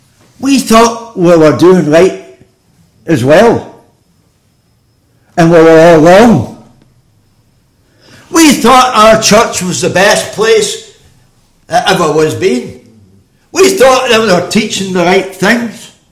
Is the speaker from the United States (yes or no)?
no; Scotland, United Kingdom; born there; I was born in Scotland.